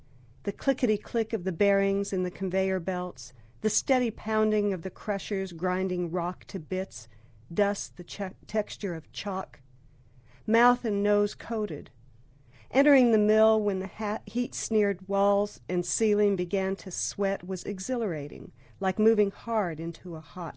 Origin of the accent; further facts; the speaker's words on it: New Mexico, United States; also born or lived in Durango, Colorado; I was born in Durango, Colorado, and grew up in northern New Mexico, actually on the Navajo Indian Reservation there.